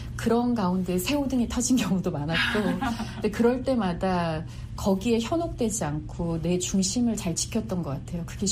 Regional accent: South Korea; moved away as an adult; now in United States

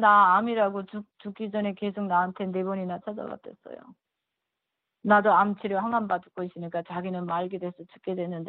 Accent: North Korea; now in South Korea; 제가 탈북자고

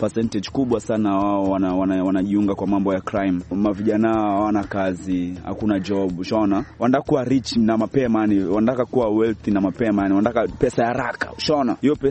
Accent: Kisauni, Mombasa County, Kenya; So issue na uhalifu mtaani penye ambao natoka Kisauni, unajua ndo the hotspot ya crime.

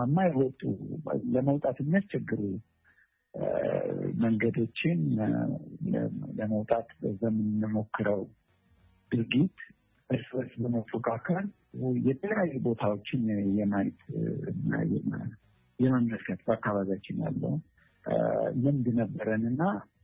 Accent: Jiru, Amhara, Ethiopia; እኔ ያው ሰሜን ሸዋ አካባቢ በአጠቃላይ አካባቢ ጅሩ በሚል የሚታወቀው የተወለድኩበት ከተማ ነዋሪ ነው እና ነዋሪ ማለት አነስተኛ የገጠር ከተማ ነች

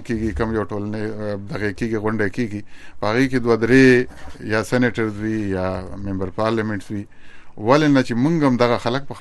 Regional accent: Afghanistan; now in Pakistan; وطن مې ټټوبې مې افغانستان دی که جغرافیه ته ورته په پاکستان کې اوسېږم د پاکستان زما ملک دی

